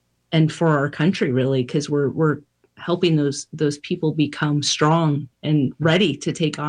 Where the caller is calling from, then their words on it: Pablo, Montana, United States; I'm joining you from Pablo, Montana, on the great lands of the Salish and Kootenai people and Kalispell.